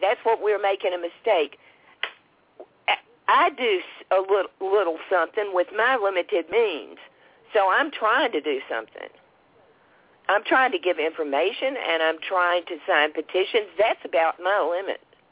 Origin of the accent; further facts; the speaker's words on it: United States; I take exception with we as the American people.